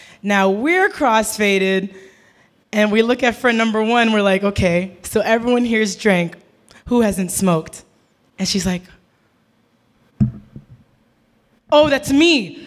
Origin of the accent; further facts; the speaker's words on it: Florida, United States; I'm from Florida, you know. I'm not used to being away from the city or a mall.